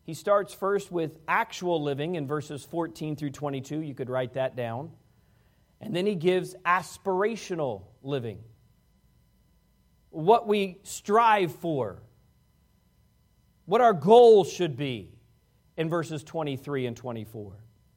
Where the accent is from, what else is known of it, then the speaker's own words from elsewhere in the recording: Washington, D.C. area, United States; I grew up outside of Washington, D.C.